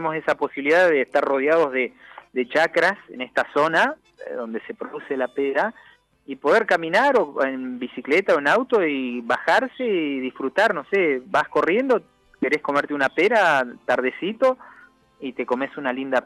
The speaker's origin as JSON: {"language": "Spanish", "town": "Allen", "region": "Río Negro", "country": "Argentina", "said": "nosotros como buenos argentinos siempre la pronunciamos Allen."}